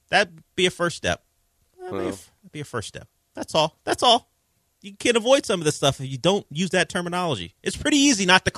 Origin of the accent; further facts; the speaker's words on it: Kansas City, United States; I grew up in Kansas Ci